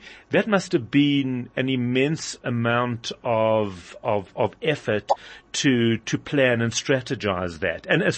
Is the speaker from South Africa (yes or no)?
yes; South Africa; I feel very, very proud as a South African in terms of the work that the whole country is doing to try and move forward in this way.